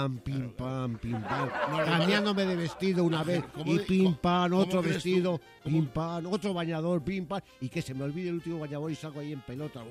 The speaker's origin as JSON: {"language": "Spanish", "town": "Madrid", "region": "Community of Madrid", "country": "Spain", "said": "tengo 28 años, estoy casado y me piro por casa, hombre. Que yo soy de Madrid."}